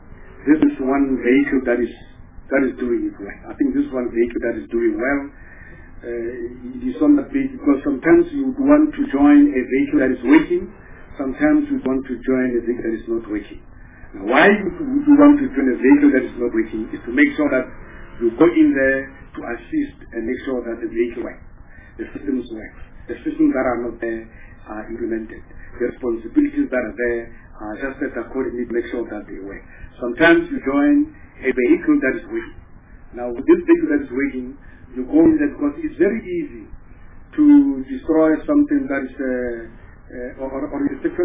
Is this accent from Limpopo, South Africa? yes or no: no; Rustenburg, North West, South Africa; Thereafter, I went home. I'm from Rustenburg.